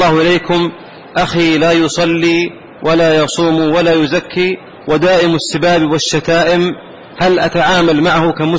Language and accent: Arabic; Egypt; وهل يجوز تغيير الوقف إلى فقراء أهل قريتنا في مصر؟